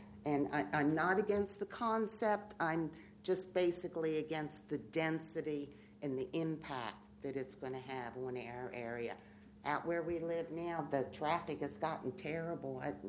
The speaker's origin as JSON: {"language": "English", "town": "Ellicott City", "region": "Maryland", "country": "United States", "tie": "born or raised there", "moved": "yes", "lives_now": "Sussex County, United States", "said": "I was born and raised near Ellicott City, Maryland, and, you know, I moved down here 35 years ago. So I guess I've kind of paid my dues in Sussex County now."}